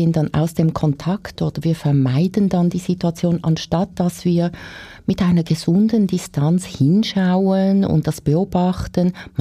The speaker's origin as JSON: {"language": "German", "region": "Zug", "country": "Switzerland", "said": "In Zug, ich bin ja aus Zug, gibt es ja viele solche Firmen"}